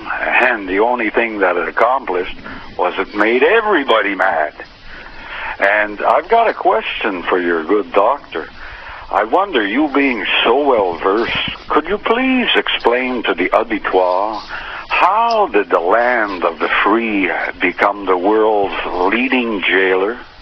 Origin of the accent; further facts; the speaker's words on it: Quebec, Canada; English is a second language; I'm from Quebec.